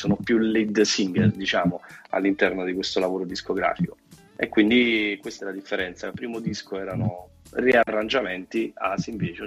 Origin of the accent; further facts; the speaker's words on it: Naples, Campania, Italy; Noi siamo tutti napoletani.